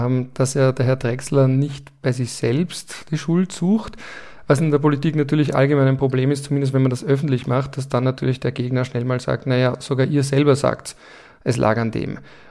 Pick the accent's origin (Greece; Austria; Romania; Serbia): Austria; Vienna; ich als Wiener Bobo mittlerweile auf Blue Sky